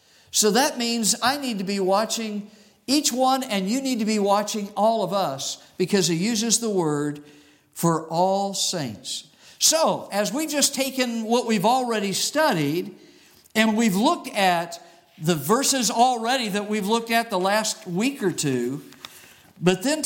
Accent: Arizona, United States; I grew up in Arizona, they have a lot of pyrite around Arizona

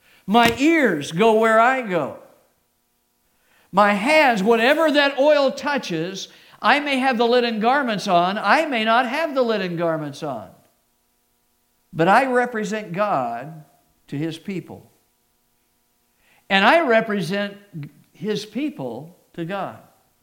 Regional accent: Phoenix, Arizona, United States; I grew up in Phoenix, basically, up to the eighth grade.

